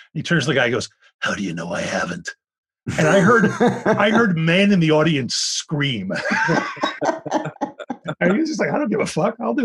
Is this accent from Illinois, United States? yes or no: no; Philadelphia, Pennsylvania, United States; I grew up in Philly.